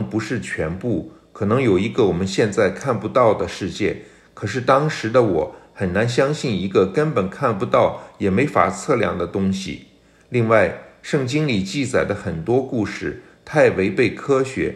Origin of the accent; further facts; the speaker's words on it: Heilongjiang, China; 我生在黑龙江的一个小县城，我们那里教育水平比较低，我的英语基础一开始就比别的学生差